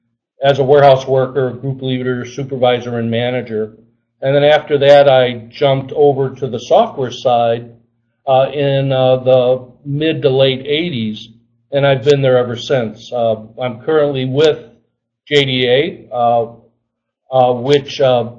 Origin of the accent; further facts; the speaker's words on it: Chicago, Illinois, United States; I grew up in Chicago and I worked in a Teamster-driven union shop warehouse.